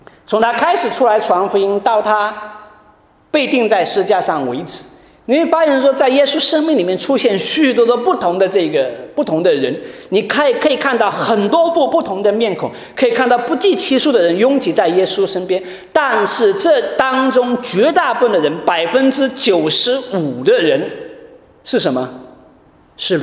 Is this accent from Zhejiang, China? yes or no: yes; Wenzhou, Zhejiang, China; now in Nanjing, China; 我是温州人，然后中国有这个户籍制度，那所以我到外面去的时候，我常常要办暂住证。那我在南京待了五六年了，